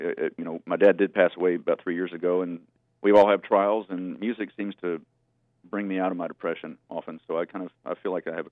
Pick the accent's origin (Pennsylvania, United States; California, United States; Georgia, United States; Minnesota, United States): Georgia, United States; Atlanta; accent: southern; I'm from Atlanta. I don't know if you can hear my southern accent